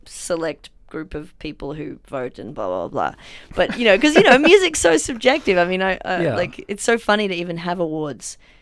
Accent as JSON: {"language": "English", "country": "Australia", "said": "I still find it difficult to pull that off as an Australian about Australia"}